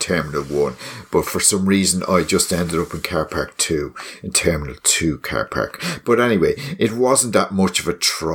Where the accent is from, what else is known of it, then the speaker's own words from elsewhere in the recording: Dublin, Leinster, Ireland; even though I'm from Dublin